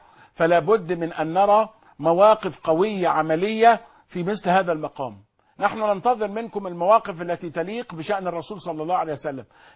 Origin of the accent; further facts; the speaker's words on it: Egypt; شو عندنا في مصر هنا النصارى أقلية في كل مكان